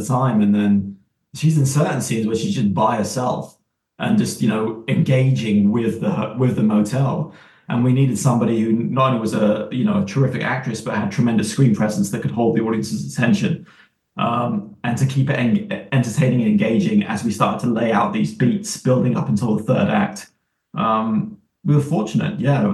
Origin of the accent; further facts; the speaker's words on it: England, United Kingdom; And for us, it was like growing up in England